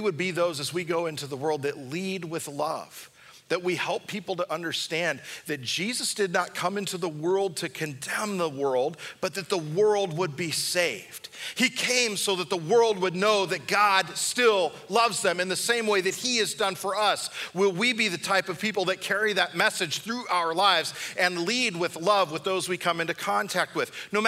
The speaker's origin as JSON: {"language": "English", "town": "Long Beach", "region": "California", "country": "United States", "tie": "born or raised there", "said": "But when I grew up in Long Beach, we had this one hill right in the middle of the city."}